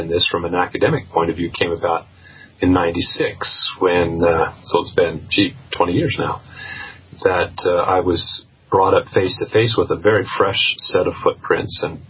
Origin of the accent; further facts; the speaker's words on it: Pacific Northwest, United States; I grew up in the Pacific Northwest and certainly was familiar with the subject of Sasquatch